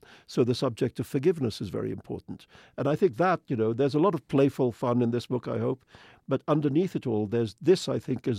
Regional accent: India; also born or lived in England; now in United States; I've been an immigrant all my life. You know, first I was an immigrant from India to England and then from England to America.

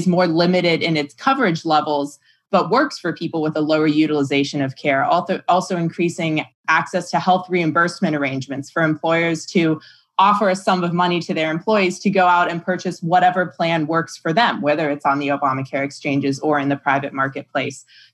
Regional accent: Virginia, United States; Abigail Spanberger from my home state of Virginia, a moderate Democrat

